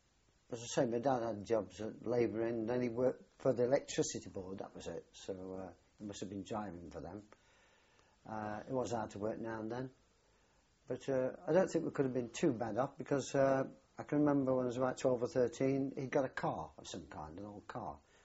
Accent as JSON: {"language": "English", "town": "Nottingham", "region": "East Midlands", "country": "United Kingdom", "tie": "born there", "said": "date of birth was 30th of the 6th, 1923. And I was born in Nottingham, I believe Traffic Street in Nottingham."}